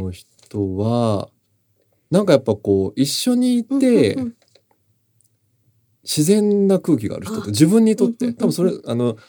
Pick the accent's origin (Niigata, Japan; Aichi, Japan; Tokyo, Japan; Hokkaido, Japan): Tokyo, Japan; Hachioji; 東京都八王子市です。